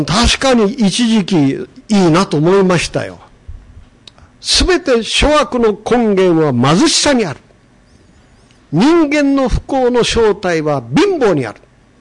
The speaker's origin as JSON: {"language": "Japanese", "region": "Hokkaido", "country": "Japan", "tie": "born or raised there", "said": "北海道の寒いところで生まれ育ったでしょう、私は。"}